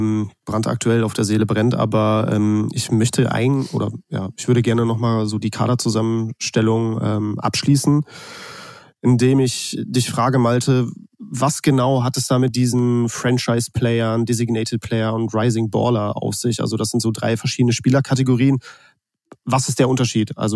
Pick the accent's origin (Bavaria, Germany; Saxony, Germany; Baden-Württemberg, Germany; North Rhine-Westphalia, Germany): North Rhine-Westphalia, Germany; Cologne; born or raised there